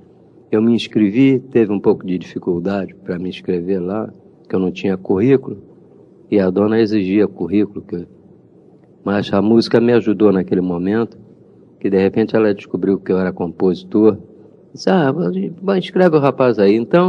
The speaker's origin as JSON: {"language": "Portuguese", "region": "Rio de Janeiro", "country": "Brazil", "tie": "born there", "said": "Eu nasci em Vila Isabel. Nasci em Vila Isabel, na rua Teodoro da Silva."}